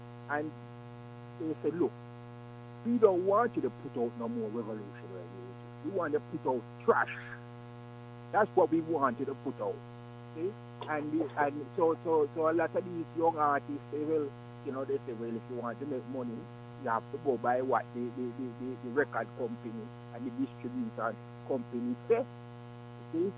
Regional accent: Jamaica; Because I was born in Jamaica. And we grew up with the same culture, music and Saturday morning, cleaning up.

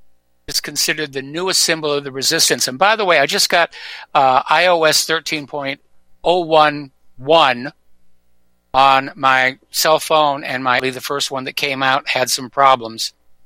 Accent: Hawaii, United States; It's actually unusually warm for this time of year for Indiana, but given that we're from Hawaii, it actually feels rather comfortable.

